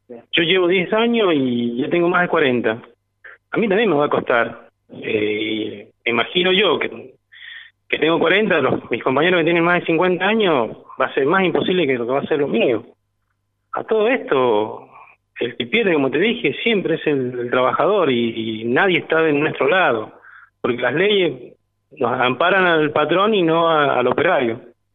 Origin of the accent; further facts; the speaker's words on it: San Juan, Argentina; nosotros somos los sanjuaninos que luchamos día a día por nuestro país